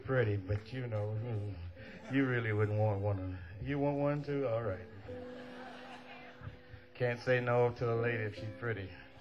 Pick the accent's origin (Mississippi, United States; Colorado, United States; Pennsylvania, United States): Mississippi, United States; accent: Mississippi; And my Mississippi accent, don't misunderstand what I said.